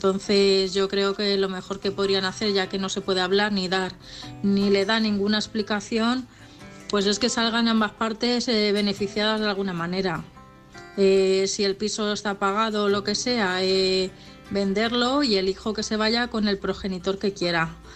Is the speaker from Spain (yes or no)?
yes; Madrid, Community of Madrid, Spain; de Madrid.